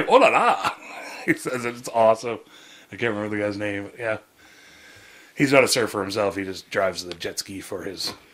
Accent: Canada; We're Canadian, right?

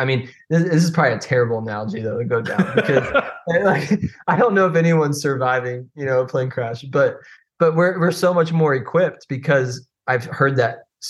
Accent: Hialeah, Florida, United States; now in Orlando, United States; I'm a gringo from Miami. I'm a white guy from Miami. But I love it. I love that place. Grew up in Hialeah.

